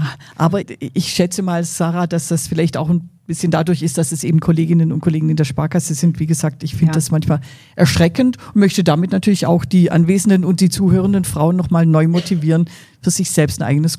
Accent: Baden-Württemberg, Germany; Ich als Schwäbin tick da natürlich ganz anders.

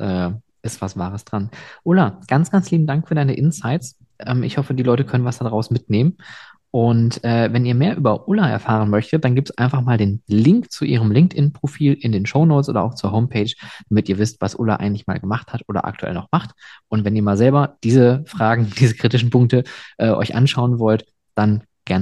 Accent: North Rhine-Westphalia, Germany; gibt da einen Park in OWL hier bei uns im Norden, so im Norden NRWs.

